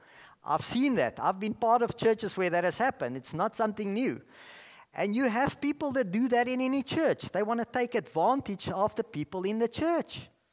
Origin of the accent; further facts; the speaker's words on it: Bloemfontein, Free State, South Africa; I can still remember growing up in Bloemfontein many years ago